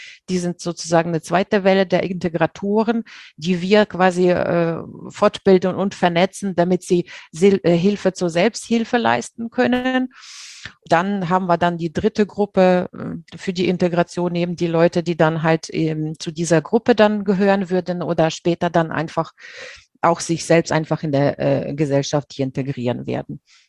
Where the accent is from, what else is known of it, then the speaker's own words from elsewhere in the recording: Ukraine; Und man kennt sich so natürlich als Ukrainer dann unter den Ukrainern